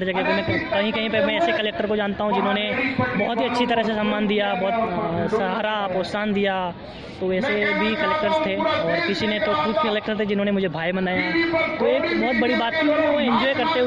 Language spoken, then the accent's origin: Hindi; Nepal; now in Gujarat, India; तो मैं खुद एक प्रवासी हूँ, मैं खुद नेपाल से हूँ और मैं गुजरात में जाके बस गया हूँ